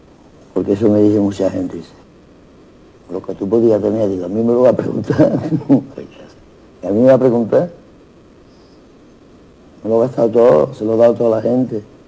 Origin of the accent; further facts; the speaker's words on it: Huelva, Andalusia, Spain; also born or lived in Madrid / New York; Yo me puedo estar en Nueva York, en Madrid, que me llevo 25 años, que tengo 2 hijos madrileños, y yo soy de aquí, soy andaluz.